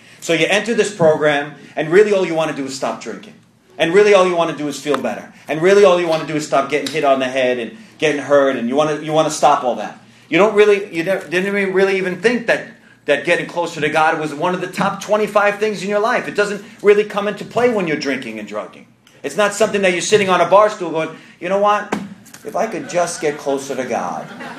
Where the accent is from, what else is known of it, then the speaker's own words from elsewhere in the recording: New York, United States; now in Minnesota, United States; I had a horrible drug addiction in Minnesota. I'm originally from New York